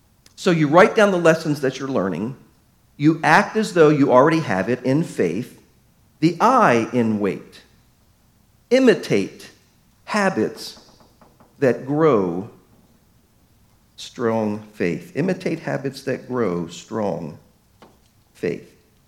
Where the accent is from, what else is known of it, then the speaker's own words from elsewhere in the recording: Baltimore, Maryland, United States; Now, many of you know I'm from Baltimore.